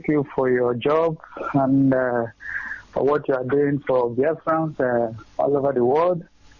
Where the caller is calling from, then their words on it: Sicily, Italy; Sicily, Italy.